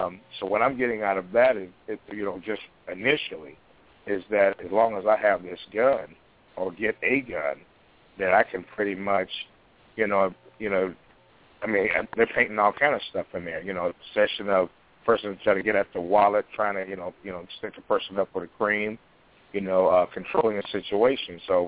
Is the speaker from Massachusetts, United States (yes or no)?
no; Chicago, Illinois, United States; if they're like from my hometown right now, you know what I'm saying, the wild, wild Midwest city of Chicago